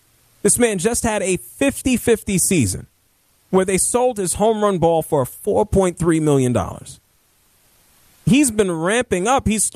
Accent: Bronx, New York, United States; now in Atlanta, United States; I'm in Atlanta, Georgia. I'm from the Bronx, New York. I'm a Yankee at heart.

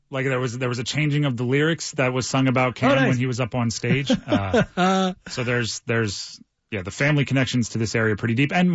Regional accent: New Jersey, United States; Grew up, part of my childhood was in Jersey.

